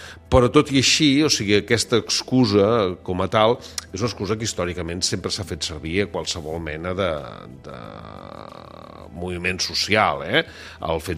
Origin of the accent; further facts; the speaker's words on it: Catalonia, Spain; Però no vol dir que nosaltres com a catalans hàgim sigut millors o pitjors